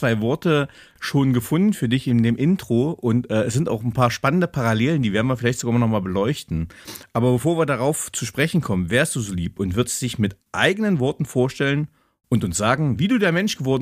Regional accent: Magdeburg, Saxony-Anhalt, Germany; Dann warst du lange in Magdeburg, wo ich herkomme, was ich spannend fand.

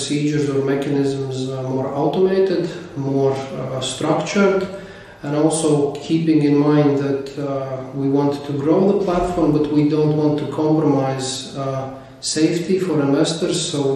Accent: Riga, Latvia; I come from Riga, Latvia.

